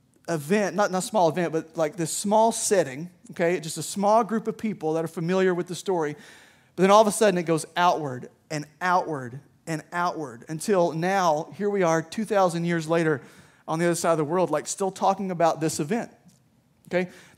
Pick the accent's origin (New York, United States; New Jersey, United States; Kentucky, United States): Kentucky, United States; Somerset; So I grew up in Somerset, Kentucky. For some of you, that may mean nothing. It is not Eastern Kentucky, okay?